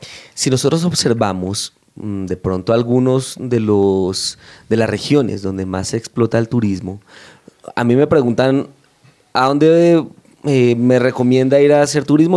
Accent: Bogotá, Colombia; Nosotros los que vivimos somos aquí cachacos.

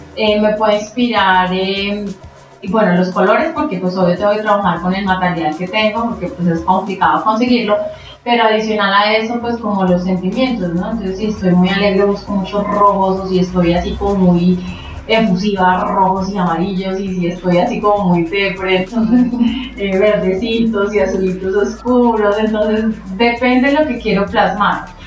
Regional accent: Bogotá, Colombia; now in Tunja, Colombia; Yo soy bogotana, pero vivo acá en Tunja hace como 8 años, si no estoy mal.

